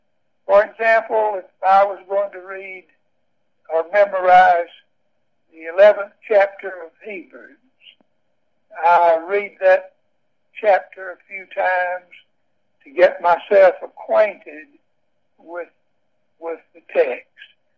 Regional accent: the South, United States; advantages to having been reared in the South, where we don't speak as quickly as you Pennsylvania folks.

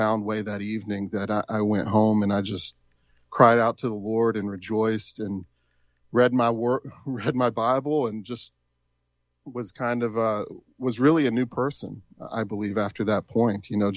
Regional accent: Tupelo, Mississippi, United States; Yeah, so I grew up here in Mississippi. I grew up in Tupelo. That's where my parents were based

